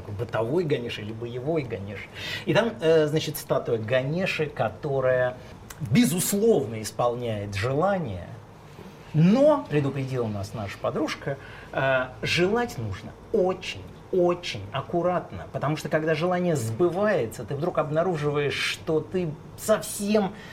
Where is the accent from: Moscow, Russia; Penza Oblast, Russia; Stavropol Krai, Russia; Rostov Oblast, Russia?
Moscow, Russia; я родился и вырос в Москве